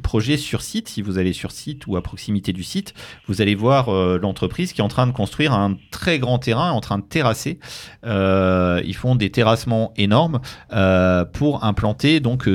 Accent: Beaune, Bourgogne-Franche-Comté, France; moi, je suis originaire de Beaune, et je vais de temps en temps par là-bas, du côté de Sérigny, à côté du vignoble Bourguignon

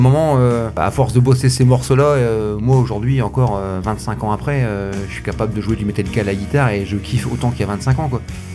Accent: Hauts-de-France, France; On est tous originaires de l'Aisne

